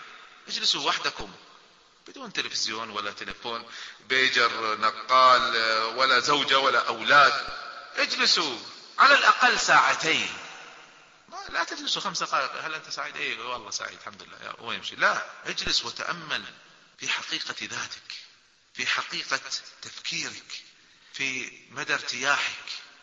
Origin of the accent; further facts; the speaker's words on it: Kuwait; في واحد من الشباب دخل عندنا في الكويت